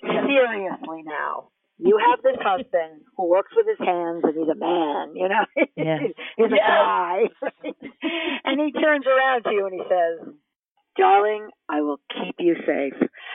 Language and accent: English; New York City, New York, United States; I come from New York City